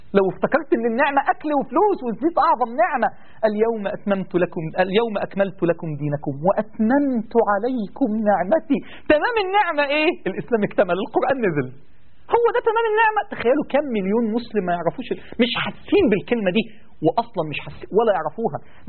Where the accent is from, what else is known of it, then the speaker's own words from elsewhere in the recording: Egypt; عندنا في مصر يعني ايه العين عليها حارس؟